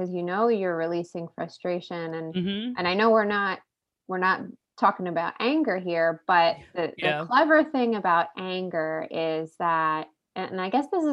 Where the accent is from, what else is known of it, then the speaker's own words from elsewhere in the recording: New Jersey, United States; we're from New Jersey, so yeah. It's very much about keeping up with the Joneses.